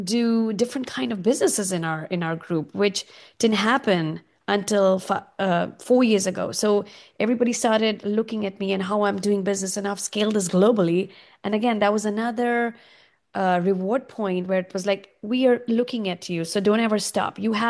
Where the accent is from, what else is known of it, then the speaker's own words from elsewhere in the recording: India; I grew up in India eating on banana leaves.